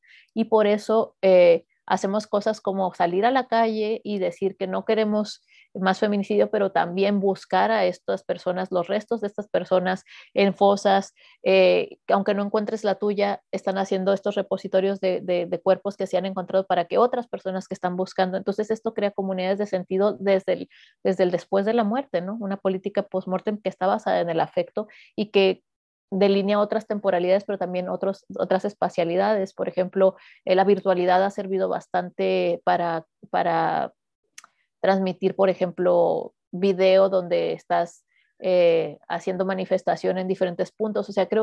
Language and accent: Spanish; Mexico; born there; yo también nací en México y así, ¿no?